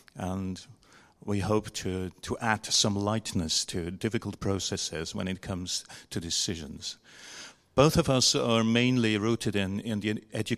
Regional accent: Switzerland; English is a second language; I'm from Switzerland

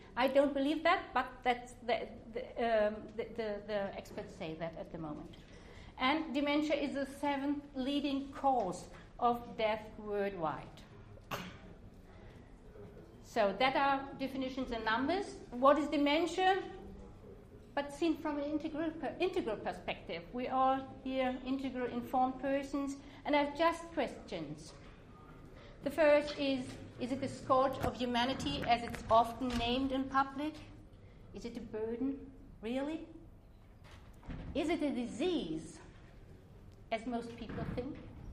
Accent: Germany; English is a second language; I'm coming from Germany

